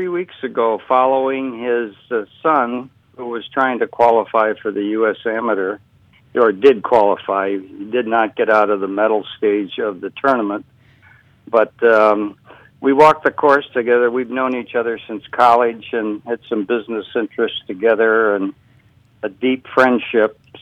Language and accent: English; Hibbing, Minnesota, United States; moved away; also born or lived in Duluth; I was born in Minnesota in the town of Duluth, which is in the very north. And it wasn't cold enough in Duluth, so we moved north to Hibbing.